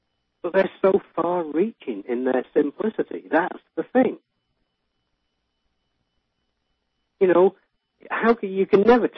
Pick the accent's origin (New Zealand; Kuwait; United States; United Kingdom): United Kingdom; England; now in Canada; I'm born in England. I'm a Brit. I came to Canada. I married a Canadian. I came over here.